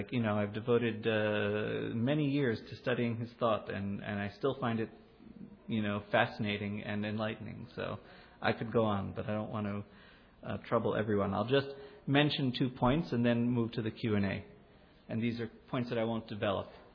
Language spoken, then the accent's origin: English; New York, United States; now in Alon Shvut, Israel; Like I grew up in New York, which is not a shtetl. But my kids are growing up in a shtetl. Like we live in Alon Shvut.